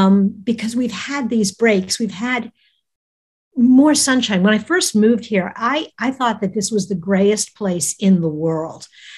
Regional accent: New York, United States; Northeast, even growing up in New York, even though we were cold, it just felt like there was more sun.

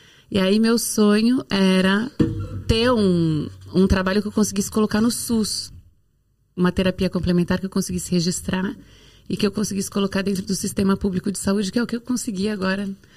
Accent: São Paulo, Brazil; Então eu voltei, eu sou paulista, queria voltar para São Paulo.

